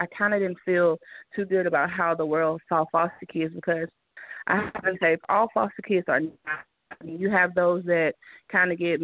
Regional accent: Town Creek, Alabama, United States; also born or lived in Decatur; now in Atlanta, United States; I'm actually from Decatur, Alabama, but I grew up in Town Creek from the ages 2 to I went to college. I'm now 36 years old, and I now reside in Atlanta, Georgia.

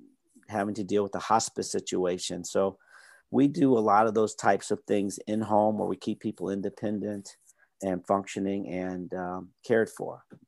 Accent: St. Louis, Missouri, United States; Well, it all starts with a starting place. I'm from St. Louis, Missouri.

